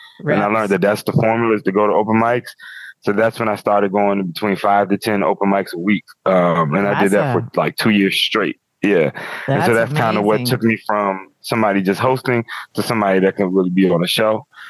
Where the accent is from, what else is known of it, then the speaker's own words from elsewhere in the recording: Petersburg, Virginia, United States; And I'm from Petersburg, Virginia, where there is no comedy open mics.